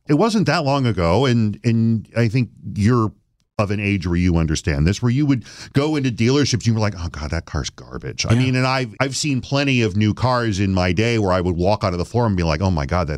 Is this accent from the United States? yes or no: yes; Flint, Michigan, United States; when you're a kid growing up in Flint, like everybody's got new cars every 2 or 3 years and everybody works in the industry